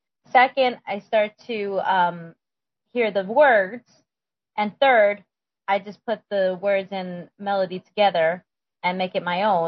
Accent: New Jersey, United States; Been born and raised in New Jersey and met this wonderful guy, very persistent.

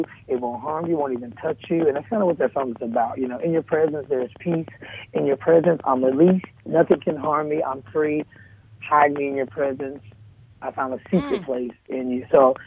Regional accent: Jackson, Mississippi, United States; I'm going to do a live recording in my hometown in Mississippi, Jackson, Mississippi, on June the 10th.

